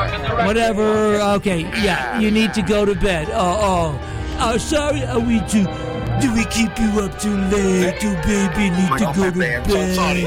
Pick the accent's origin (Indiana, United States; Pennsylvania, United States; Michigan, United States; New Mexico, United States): Pennsylvania, United States; Beaver; They claim to be from Beaver. I'm from Beaver.